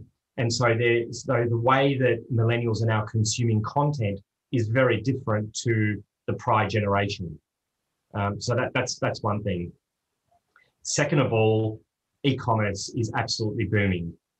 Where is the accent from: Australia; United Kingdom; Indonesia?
Australia; Melbourne, Victoria; moved away as an adult; now in Amsterdam, Netherlands; Born and bred in Melbourne. The heart's still very much in Australia, but moved over here about 5 years ago